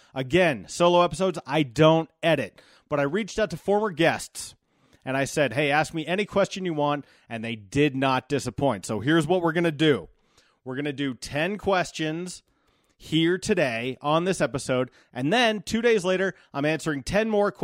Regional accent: Golden, Colorado, United States; because I'm from Golden.

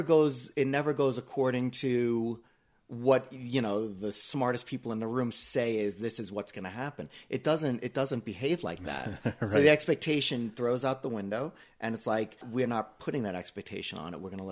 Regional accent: New York, United States; also born or lived in Colorado; New York. New York? Okay. Yeah. But then moved to Colorado in 92.

